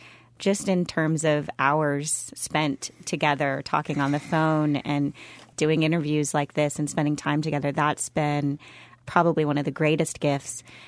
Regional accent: Minnesota, United States; appreciate Michigan State and literally the state of Michigan in ways that maybe I had taken for granted growing up in Minnesota.

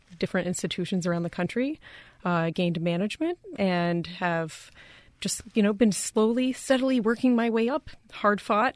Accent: Bristol, United States; I grew up actually in Appalachia, right in the Virginia-Tennessee line in a little town called Bristol.

